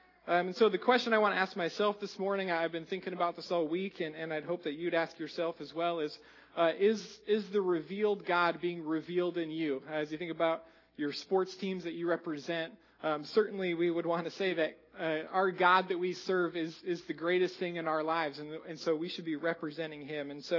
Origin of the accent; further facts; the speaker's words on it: Iowa, United States; I'm from Iowa, so I'm a big Iowa State fan